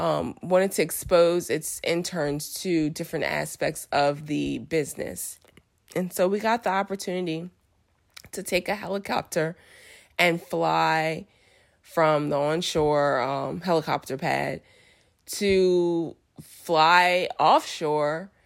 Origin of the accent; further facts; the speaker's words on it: New Orleans, Louisiana, United States; I'm from New Orleans, so live on the Gulf Coast